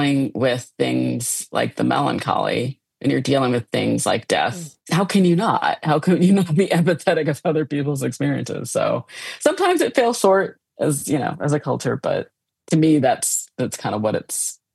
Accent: Midwest, United States; I mean, I come from the Midwest, which has its own weird kind of passi

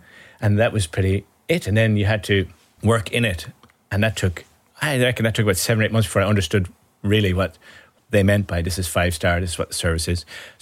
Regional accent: Ireland; I'm from Ireland

